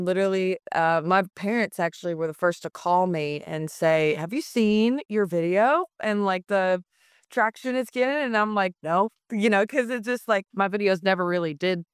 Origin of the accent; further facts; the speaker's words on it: North Carolina, United States; growing up in North Carolina and just being surrounded by mostly country music and folk and bluegrass and all